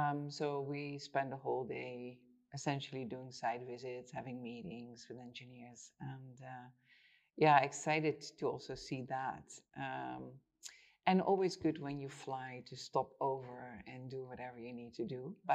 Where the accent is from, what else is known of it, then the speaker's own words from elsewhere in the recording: Netherlands; English is a second language; moved away as an adult; now in United States; I'm originally from Holland, so I'm Dutch. Came to the US in 1990 to study at Columbia University.